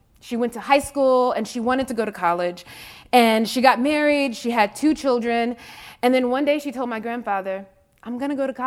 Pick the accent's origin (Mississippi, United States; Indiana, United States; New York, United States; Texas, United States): Mississippi, United States; Biloxi; Princeton is a particular place, and so is Biloxi. And Biloxi is in the, it's like, people say the Bible Belt.